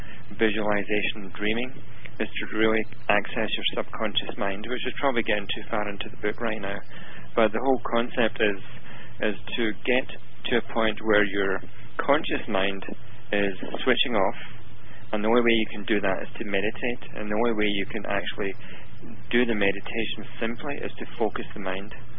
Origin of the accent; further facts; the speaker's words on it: Glasgow, Scotland, United Kingdom; Well, I'm from Scotland. I was born in Glasgow a long time ago.